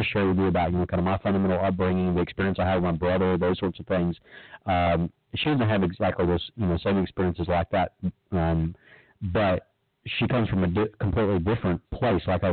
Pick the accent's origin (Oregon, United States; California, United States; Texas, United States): Texas, United States; Hughes Springs; I grew up in Northeast Texas. I grew up in a little small town, Hugh Springs, and there's some towns around there, Dangerfield, Marietta, Naples, Omaha, these little small towns.